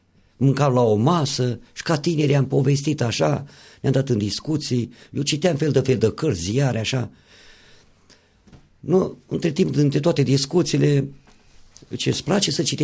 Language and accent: Romanian; Balaci, Teleorman, Romania; M-am născut, cum am spus mai înainte, în comuna Balaci, acolo de mic copil